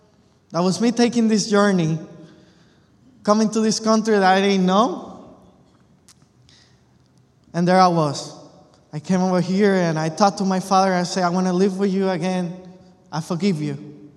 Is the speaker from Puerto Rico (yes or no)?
yes; Puerto Rico; I was raised and born in Puerto Rico. I was raised in church all my life.